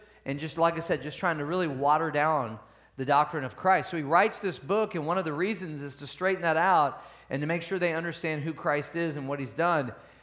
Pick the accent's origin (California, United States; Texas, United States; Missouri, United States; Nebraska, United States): Missouri, United States; I was raised in Missouri, and I know about those tornadoes